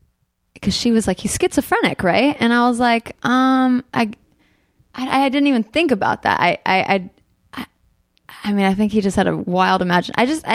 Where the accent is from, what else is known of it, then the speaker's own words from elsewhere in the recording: Burbank, California, United States; I grew up in Burbank, so I grew up in the valley